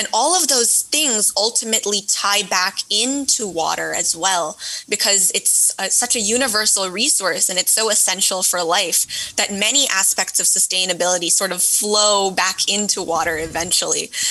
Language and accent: English; California, United States; happening in California so close to my home? But I visited India not long after that, and I realized that my home state is not alone in dealing with water scarcity.